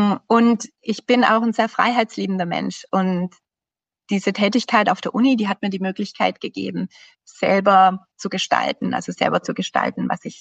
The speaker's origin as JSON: {"language": "German", "town": "Schwäbisch Hall", "region": "Baden-Württemberg", "country": "Germany", "tie": "born or raised there", "lives_now": "Vienna, Austria", "said": "Ich bin aufgewachsen in Schwäbisch Hall. Das ist ein relativ kleiner Ort, eine kleine Stadt in Deutschland, im Süden von Deutschland."}